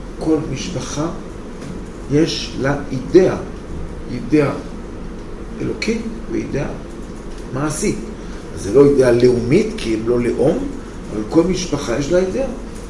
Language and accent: Hebrew; Elon Moreh, West Bank, Palestine; היא ראתה אותי, שאלה אותי, מאיפה אתה? אמרתי לה, מאלון מורד.